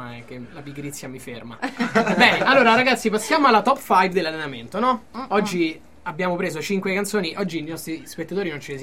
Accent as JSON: {"language": "Italian", "town": "Rome", "region": "Lazio", "country": "Italy", "said": "è un pezzo, come si dice dalle mie parti a Roma, è un pezzo scopereccio."}